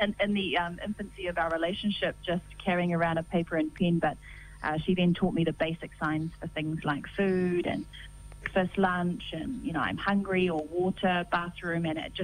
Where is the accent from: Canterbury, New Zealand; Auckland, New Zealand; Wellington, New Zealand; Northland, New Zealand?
Auckland, New Zealand; I was born here in New Zealand, born and raised in West Auckland.